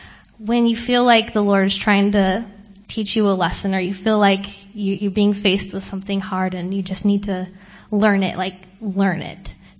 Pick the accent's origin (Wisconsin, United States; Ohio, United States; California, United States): California, United States; I'm from Southern California, about a half hour away from LA.